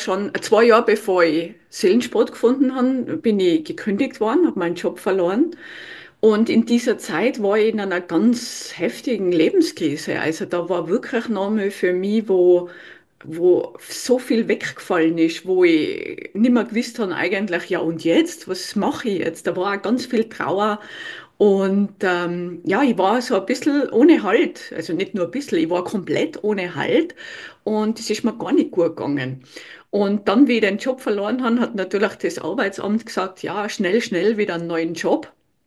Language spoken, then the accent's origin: German; Tyrol, Austria; born there; now in Vorarlberg, Austria; ich lebe in Vorarlberg, bin aber gebürtige Tirolerin.